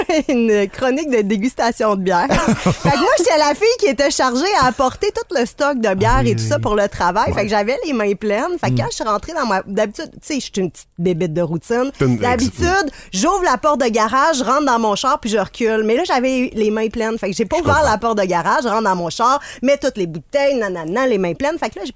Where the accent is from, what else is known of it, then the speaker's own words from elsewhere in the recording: Brussels, Brussels-Capital Region, Belgium; Des fois, je suis de Bruxelles aussi, hein